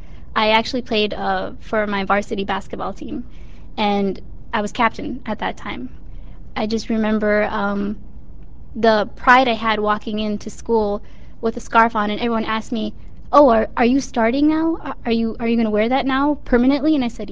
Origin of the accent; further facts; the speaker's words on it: Chicago, Illinois, United States; I was born and raised in Chicago. Ethnically, my parents are from Pakistan. They moved here several years ago.